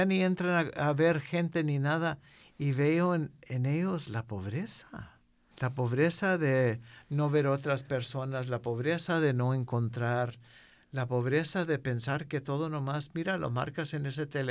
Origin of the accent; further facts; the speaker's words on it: Mexico; Yo recuerdo otra vez con mis abuelos, y venimos de México, y esto pasó acá